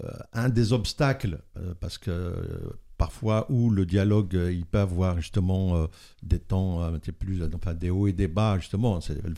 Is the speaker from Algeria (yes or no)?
yes; Algeria; moved away as an adult; now in France; moi, quand je suis arrivé comme étudiant d'Algérie.